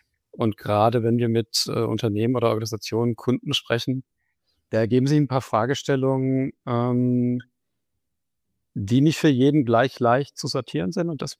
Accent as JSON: {"language": "German", "region": "Hesse", "country": "Germany", "tie": "born or raised there", "also_born_or_lived": "Bavaria / Ruhr"}